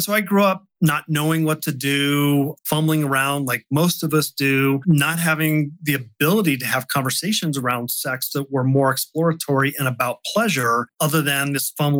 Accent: Florida, United States; so I'm originally from Florida.

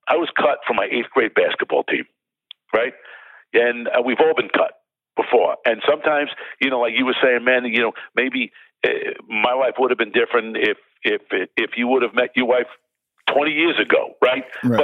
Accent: Brooklyn, New York, United States; I mean, I came from Brooklyn, New York, man. I was upstate New York.

